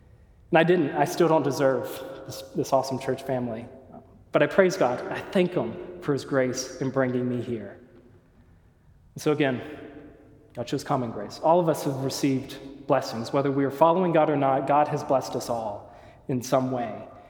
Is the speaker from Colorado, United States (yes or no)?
no; Alabama, United States; moved away as an adult; As you may know, I'm from Alabama, and 2 years ago accepted an offer to go to grad school out here at the School of Mines.